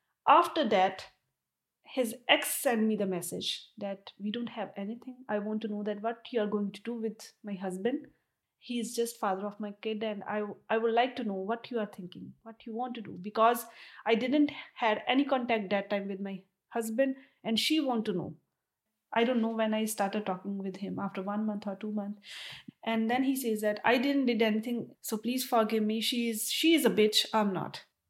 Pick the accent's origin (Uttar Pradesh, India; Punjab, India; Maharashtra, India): Punjab, India; now in Denmark; from Punjab, India, and now I'm sitting in Denmark.